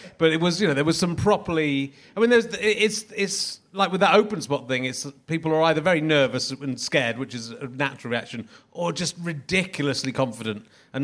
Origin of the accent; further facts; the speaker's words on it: Cheddar, South West England, United Kingdom; I grew up in Cheddar in Somerset.